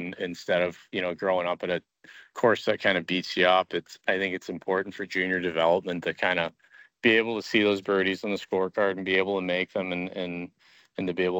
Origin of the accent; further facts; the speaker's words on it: Canada; we share common backgrounds being Canadian